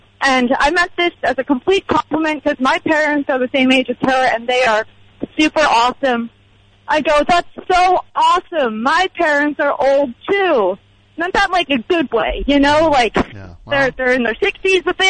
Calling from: Los Angeles, California, United States; from Los Angeles.

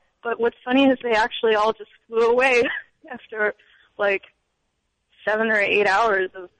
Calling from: Oakland, California, United States; I'm calling from Oakland, California.

